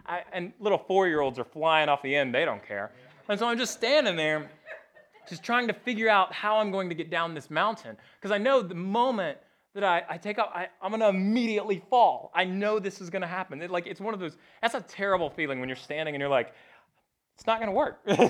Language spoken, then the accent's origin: English; Texas, United States; moved away as an adult; now in North Carolina, United States; I was born in Texas. I spent 18 years there before finally moving here. I love North Carolina, but I am a Texan. Any Texan is always a Texan.